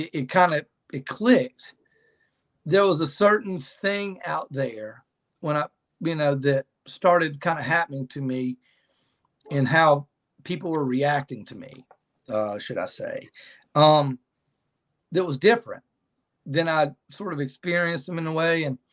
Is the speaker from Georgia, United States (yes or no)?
yes; Milledgeville, Georgia, United States; Well, so growing up in Milledgeville, we're so close to Macon, and we had, you know